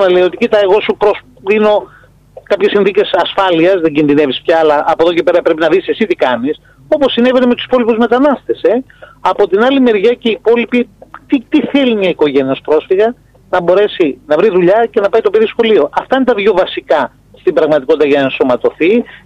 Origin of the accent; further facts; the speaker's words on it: Peloponnese, Greece; Να σας πω εγώ στην περιοχή μου, εγώ είμαι από την Πελοπόννησο